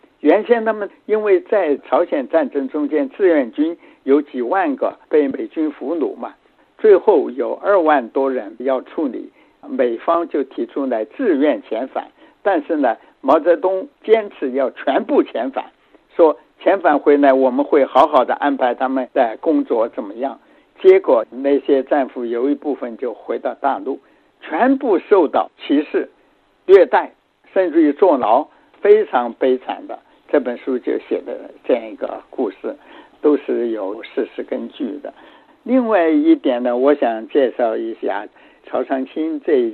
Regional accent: China

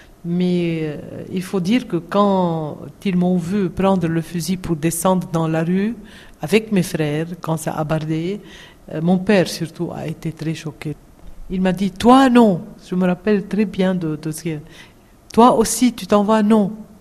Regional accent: Beirut, Beirut Governorate, Lebanon; Moi, je suis née au centre-ville, à Beyrouth, en 55. J'ai grandi là-bas.

